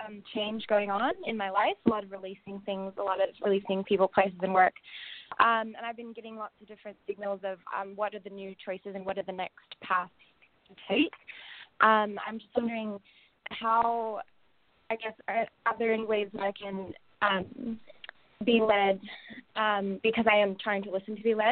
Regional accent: Oregon, United States; I'm from Oregon.

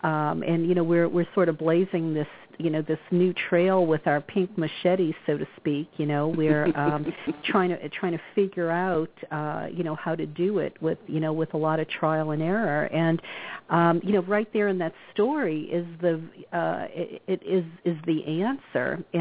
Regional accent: the South, United States; I mean, I come from the South, and I have a friend who I speak to now and again

